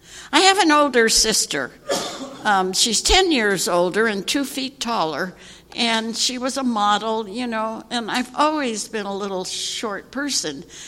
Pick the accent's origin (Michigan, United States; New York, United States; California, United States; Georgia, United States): California, United States; Santa Monica; And so I was born and raised in Santa Monica, so I'm a native Californian, and I loved growing up in that town.